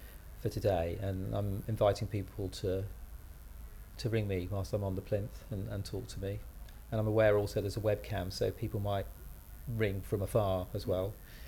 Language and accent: English; Oxford, South East England, United Kingdom; also born or lived in London; We grew up in Oxford, went to school there. I eventually went to university in Oxford, then lived in London for a while.